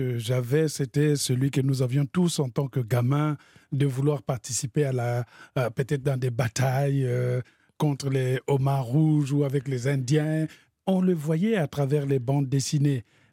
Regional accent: Republic of the Congo; Moi, je viens du Congo-Brazzaville. 342 000 km², c'est tout petit, mais on a la chance de bénéficier de l'océan Atlantique et du fleuve.

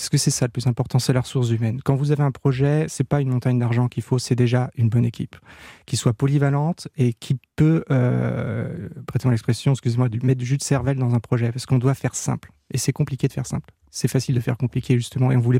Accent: Le Mans, Pays de la Loire, France; je viens du Mans, qui est un des berceaux du sport automobile.

